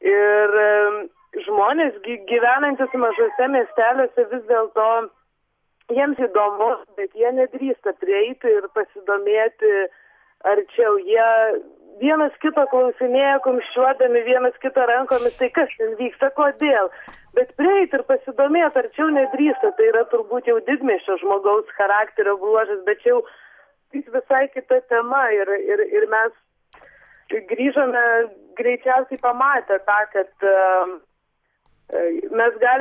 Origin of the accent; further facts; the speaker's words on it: Vilnius, Vilnius County, Lithuania; mes esam gimę ir užaugę Vilniuje arba prie Vilniaus.